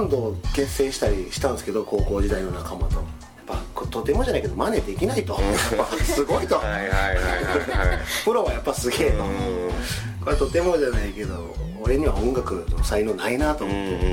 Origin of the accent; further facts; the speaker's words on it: Kyoto, Japan; でその僕は京都の出身なんですけど